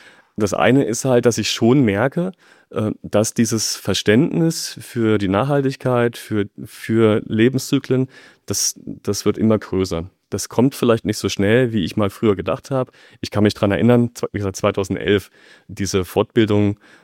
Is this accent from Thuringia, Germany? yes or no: yes; Thuringia, Germany; Ich bin bei uns in meinem Heimatort in Thüringen im Bauausschuss von unserem Kreistag.